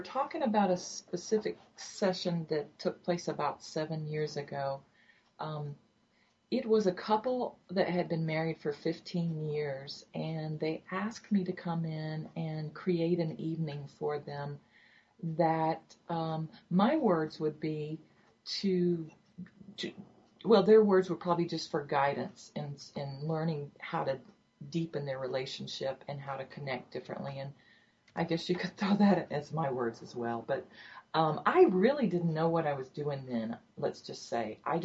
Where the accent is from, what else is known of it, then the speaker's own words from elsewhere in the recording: Deep South, United States; And I'm also coming from the Deep South as well, and there's still a lot of repression.